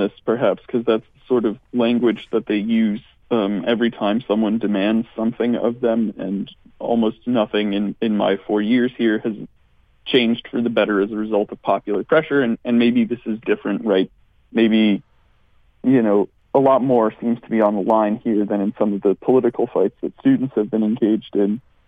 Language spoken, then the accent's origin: English; New Haven, Connecticut, United States; So I come from New Haven, Connecticut. A lot of the people I grew up with became addicted to opiates.